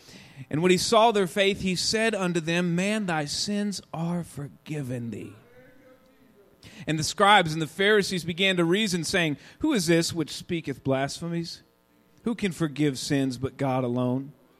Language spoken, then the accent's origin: English; Austin, Texas, United States; I'm from Austin, Texas, so it's a little bit warmer there.